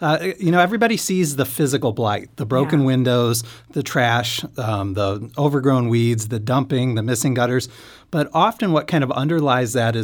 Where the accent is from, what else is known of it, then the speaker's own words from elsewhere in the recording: St. Louis, Missouri, United States; So I'm from St. Louis, but went to law school in Kansas City